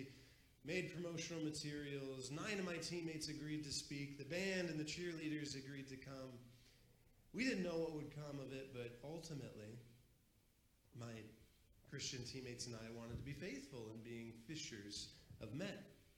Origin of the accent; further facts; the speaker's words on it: Van Wert, Ohio, United States; rode up to my hometown of Van Wert, Ohio, got off the bus